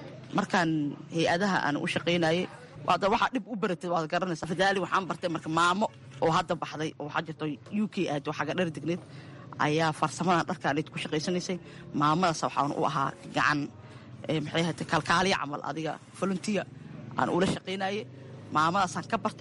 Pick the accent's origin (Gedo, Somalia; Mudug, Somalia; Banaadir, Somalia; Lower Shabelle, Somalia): Banaadir, Somalia; Mogadishu; moved away; Aniga waxaan kasoo qaxay Xamar, waxaan ku dhashay degmada Shibis yaqshidna ku soo barbaaray